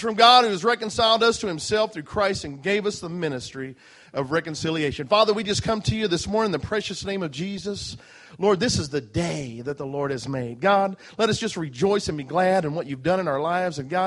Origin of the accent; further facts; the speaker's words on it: Midwest, United States; also born or lived in Dallas and Fort Worth area, Texas; I said I'm originally from Dallas and Fort Worth area, but I spent a lot of growing up years in the central Midwest.